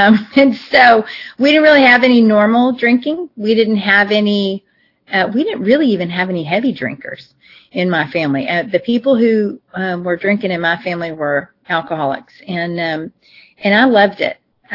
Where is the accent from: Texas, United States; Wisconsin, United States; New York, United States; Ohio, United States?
Texas, United States; Austin; I grew up in Austin, Texas, in the Hill Country, and I'm Irish and Italian and Comanche Indian.